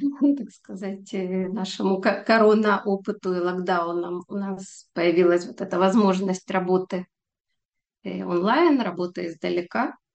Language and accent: Russian; Kharkiv, Kharkiv Oblast, Ukraine; moved away as an adult; now in Israel; я родилась в Харькове, жила в Харькове до 18 лет. Вот, и последние более 30 лет я проживаю в Израиле. И, собственно, здесь уже обучалась. То есть в Харькове я еще успела поучиться в медучилище.